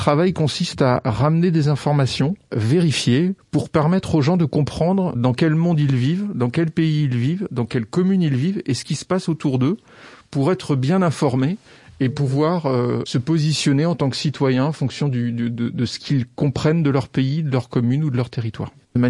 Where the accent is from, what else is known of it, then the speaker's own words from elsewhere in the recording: Brittany, France; comme je suis originaire du Morbihan et que j'étais attaché à ma Bretagne, je voulais y rester.